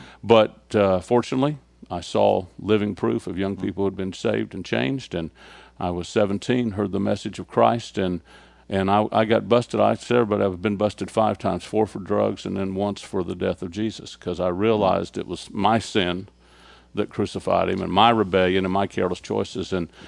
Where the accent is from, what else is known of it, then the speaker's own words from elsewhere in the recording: Florida, United States; And I grew up in Florida on the beach, so, you know, you live to surf, you live to, for the concert, you live for the weekend.